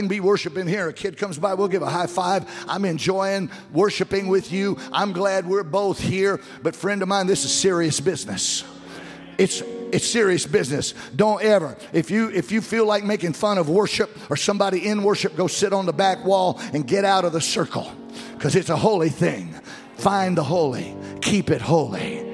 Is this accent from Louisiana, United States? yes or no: yes; Louisiana, United States; Hey, I come from South Louisiana, and in South Louisiana, everybody drinks, and everything's a party